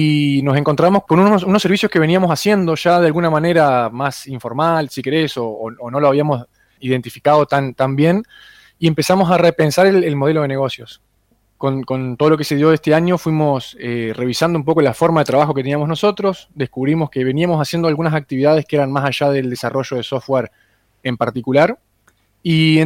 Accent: Aldea San Antonio, Entre Ríos, Argentina; born there; yo soy nacido en Aldea San Antonio, departamento de Gualeguaychú, allá por el 87, es decir que tengo 33 años, no recién cumplidos, pero casi.

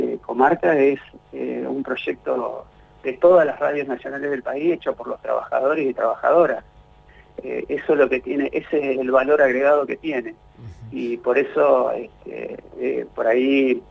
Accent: Santa Fe, Argentina; y como santafesinos muchos no conocíamos la historia

